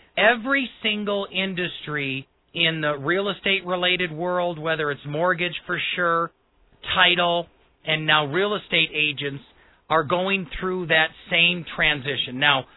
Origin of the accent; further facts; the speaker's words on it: Wisconsin, United States; I'm Colorado proud. I was born and raised in Wisconsin. I'm Wisconsin proud.